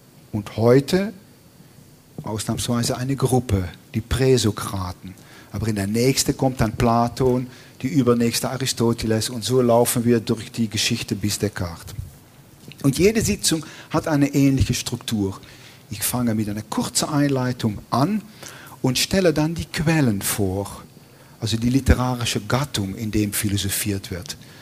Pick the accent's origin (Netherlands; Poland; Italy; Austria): Netherlands; German is a second language; Ich bin ja Niederländer